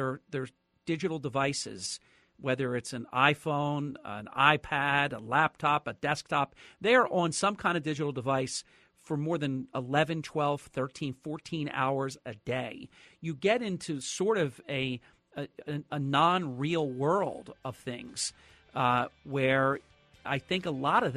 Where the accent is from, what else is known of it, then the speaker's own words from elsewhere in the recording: New Jersey, United States; And I will tell you, my home state of New Jersey has some credibility